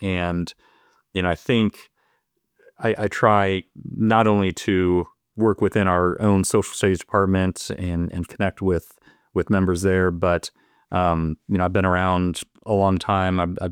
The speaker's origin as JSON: {"language": "English", "town": "Papillion", "region": "Nebraska", "country": "United States", "tie": "born or raised there", "said": "So I'm originally from Papillion, Nebraska, which is a suburb of Omaha"}